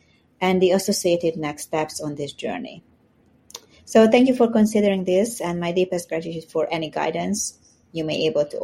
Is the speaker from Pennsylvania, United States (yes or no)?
no; Bethesda, Maryland, United States; Hello, Mary. … from Bethesda, Maryland.